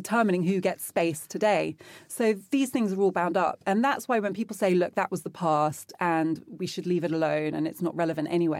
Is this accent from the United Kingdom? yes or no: yes; United Kingdom; well, it's my history too, and I'm British.